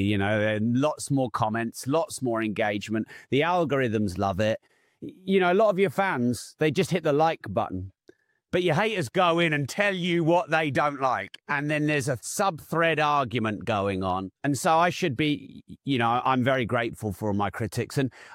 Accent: Peterborough, East of England, United Kingdom; Peterborough is my hometown, so obviously it's even more.

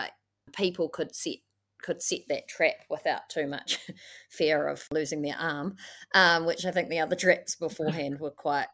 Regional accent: Wellington, New Zealand; I grew up in Wellington, and in the 90s here

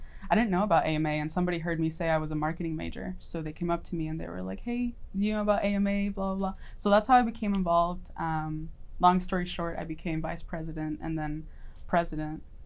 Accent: San Antonio, Texas, United States; now in Houston, United States; And I'm originally from San Antonio, actually.

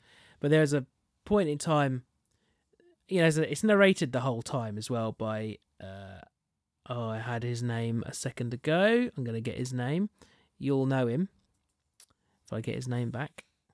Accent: St Albans, East of England, United Kingdom; I don't have an accent because I'm from born and raised in St Albans, but all my mum's side are from Manchester.

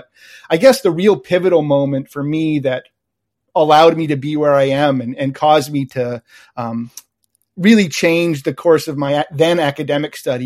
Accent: Damariscotta, Maine, United States; So I grew up in the coast of Maine. I grew up in Damariscotta, where I've been able to return to in recent years.

